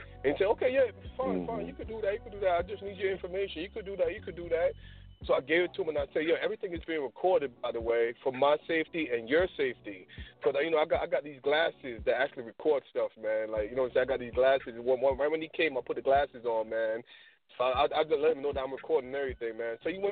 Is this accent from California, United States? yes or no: no; Pennsylvania, United States; He's in Jersey, so, you know, I'm from Pennsylvania, so I went to him.